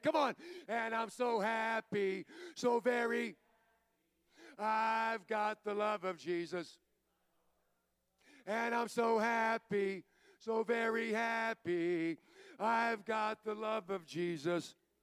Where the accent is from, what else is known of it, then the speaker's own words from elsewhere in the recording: Baltimore, Maryland, United States; I'm from Baltimore. Never had a dad.